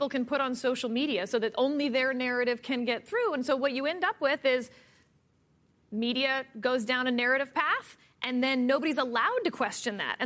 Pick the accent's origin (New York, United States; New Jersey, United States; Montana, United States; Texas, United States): Texas, United States; Houston; I'm from Houston, Texas. I was without power for 2 weeks